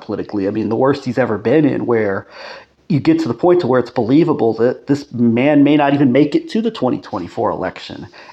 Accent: United States; or at least for me as an American, I think this will also apply to some other countries, hopefully, in the Western world

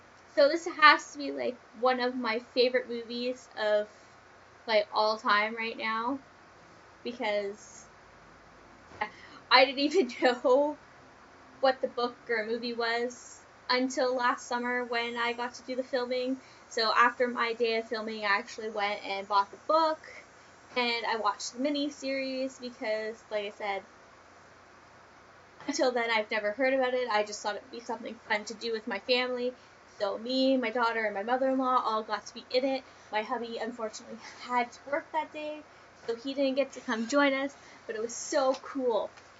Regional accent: Port Hope, Ontario, Canada; who actually won tickets to a private screening in my hometown of Port Hope.

